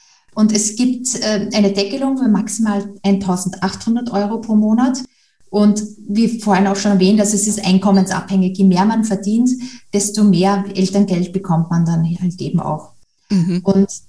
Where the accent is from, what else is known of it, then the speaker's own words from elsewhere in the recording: Austria; Ich komme ja aus Österreich